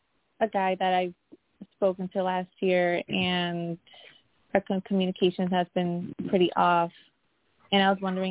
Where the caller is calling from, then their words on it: Connecticut, United States; Hi, Gail. … I'm calling from Harford County in Connecticut.